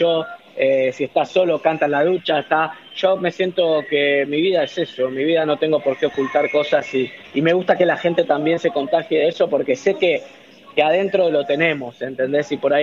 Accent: Argentina; accent: Argentine; No hablo como mexicano, hablo como argentino, pero con el español argentino...

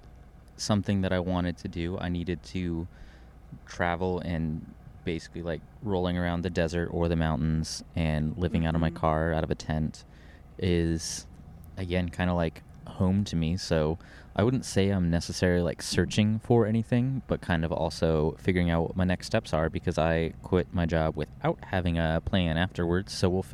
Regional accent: Colorado, United States; I am out west from Colorado.

